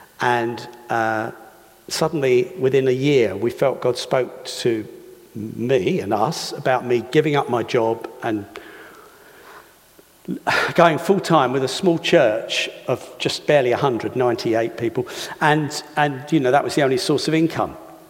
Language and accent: English; Hastings, South East England, United Kingdom; And it was actually back to my hometown, which I was disappointed about because I was hoping not to go back there. If you've ever been to Hastings, you might understand why.